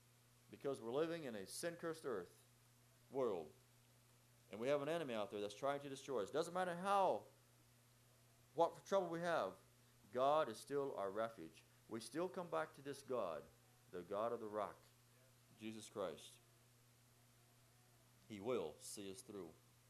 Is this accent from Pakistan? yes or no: no; Oklahoma, United States; I said I grew up in Western Oklahoma. We didn't hardly know what rocks were out there in our soil. We could dig down 50 foot and you wouldn't hit a rock in most places. I moved to Northeast Kansas.